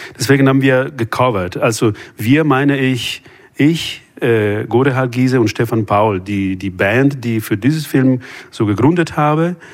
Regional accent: Italy; Ich bin Italiener, ja.

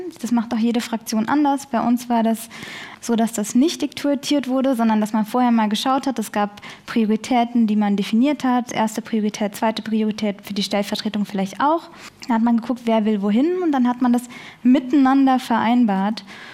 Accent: Rhineland-Palatinate, Germany; also born or lived in Pakistan; Ich bin in einem kleinen Dorf in der Pfalz groß geworden.

